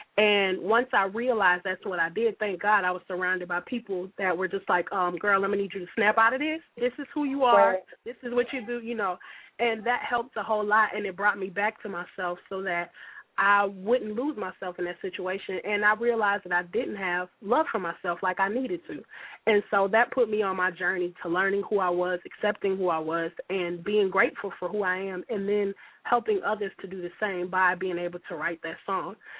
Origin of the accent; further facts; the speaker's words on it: Omaha, Nebraska, United States; I'm originally from Omaha, Nebraska. Love singing, been singing since I was a kid.